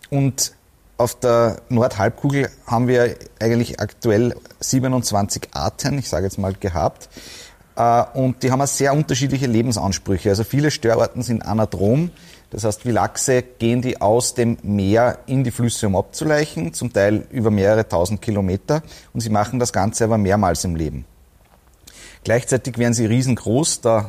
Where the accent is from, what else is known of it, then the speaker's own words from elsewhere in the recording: Linz, Upper Austria, Austria; Gut, ich bin in Linz nahe den Traunauen aufgewachsen